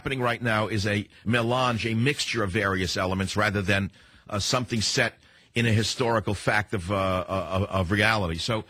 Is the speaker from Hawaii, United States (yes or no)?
no; San Francisco, California, United States; Now let's go across the country to my hometown of San Francisco.